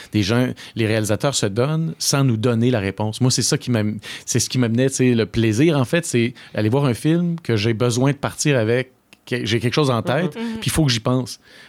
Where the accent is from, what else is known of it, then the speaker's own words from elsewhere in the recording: Quebec, Canada; probablement que c'est teinté justement parce que je suis québécois, je comprends leur accent